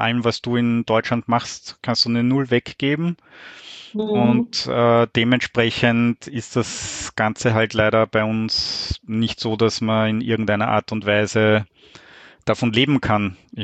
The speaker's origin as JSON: {"language": "German", "country": "Austria", "said": "Also so ist das zumindest auch bei uns in Österreich."}